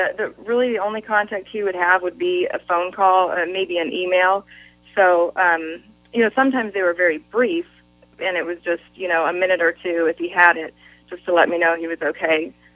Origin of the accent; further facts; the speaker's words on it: Pacific Northwest, United States; No, I'm from the Pacific Northwest.